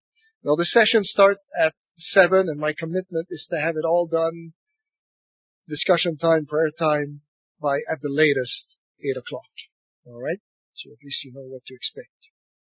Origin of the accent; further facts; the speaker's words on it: France; accent: French; English is a second language; I've worked so hard on my English that my French accent has become, for all practical purposes, undetectable. So if I don't say where I'm from, people can't guess.